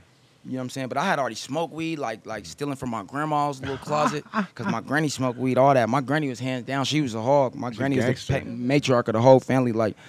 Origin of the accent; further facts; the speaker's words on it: Denver, Colorado, United States; also born or lived in Wichita; I'm from Colorado. I'm a Denco baby, but I was born in Wichita, Kansas, though.